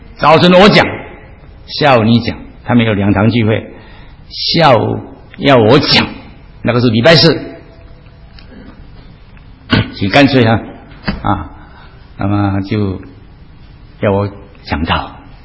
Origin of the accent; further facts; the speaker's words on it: China; 以前美国 FBI 联邦调查局的局长 Hoover， 我们中国人翻着胡佛